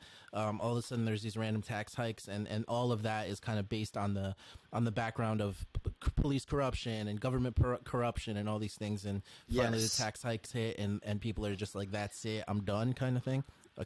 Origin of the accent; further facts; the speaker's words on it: Peru; You know, I know I'm from Peru.